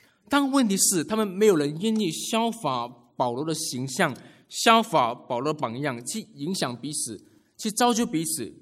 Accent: Malaysia; 可是因为我是马来西亚人，所以我很不喜欢过节期

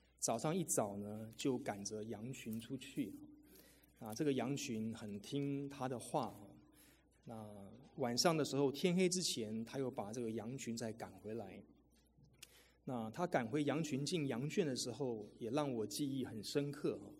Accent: Taipei, Taiwan; 我因为从小在都市中长大，我在台北长大

